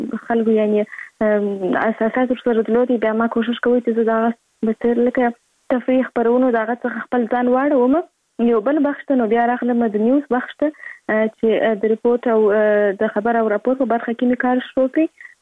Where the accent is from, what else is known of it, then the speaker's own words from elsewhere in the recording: Kandahar, Afghanistan; born there; زه په کندهار ولایت کې زیږیدلې یم او اوس فعلا په کندهار ولایت کې اوسېږم.